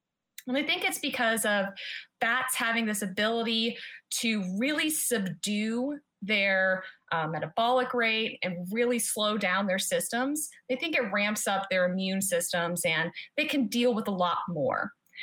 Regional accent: United States; moved away; I'm originally from the States, so yes, it was one of those things

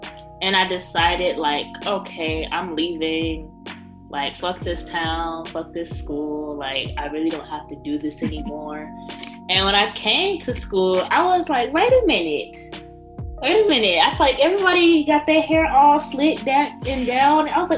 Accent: Southern United States, United States; They didn't like me because I was American or I was from the South.

